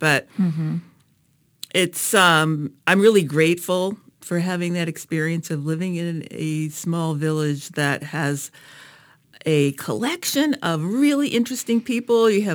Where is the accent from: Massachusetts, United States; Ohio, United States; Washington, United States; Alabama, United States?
Massachusetts, United States; Woods Hole; I grew up in Woods Hole. Yes.